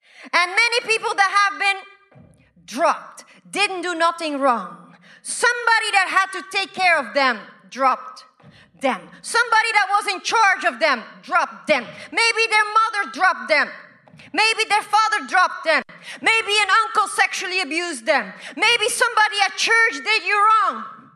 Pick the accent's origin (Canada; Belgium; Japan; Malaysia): Belgium; now in United States; You know, I'm originally from Belgium. I was born and raised there, and we have a king and a queen.